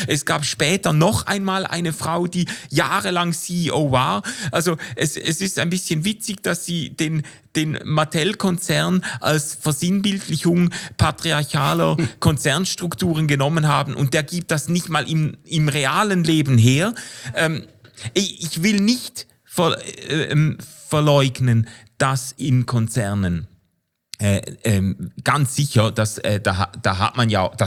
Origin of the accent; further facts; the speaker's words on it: Switzerland; Ich sage das als Schweizer